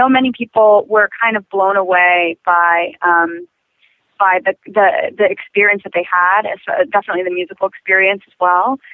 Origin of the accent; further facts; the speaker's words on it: Maryland, United States; I'm from Maryland. I'm from Howard County, Maryland, outside of Baltimore, about 20 minutes.